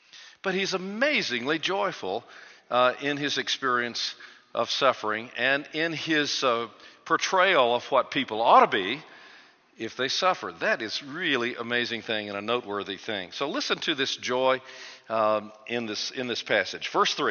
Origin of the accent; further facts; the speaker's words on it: Arkansas, United States; I'm originally from Arkansas in the United States, so we talk back and forth with each other, okay?